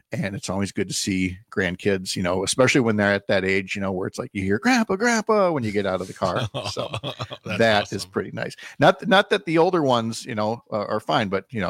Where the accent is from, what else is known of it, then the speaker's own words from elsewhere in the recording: Twin Cities, Minnesota, United States; also born or lived in Milwaukee / Madison; I'm a city kid. I grew up in the Twin Cities. I lived for 4 years in Milwaukee. I've lived in Madison.